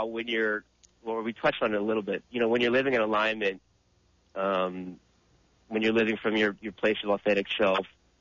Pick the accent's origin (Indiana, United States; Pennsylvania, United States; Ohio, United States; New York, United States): Pennsylvania, United States; Actually, I grew up in Pennsylvania, though.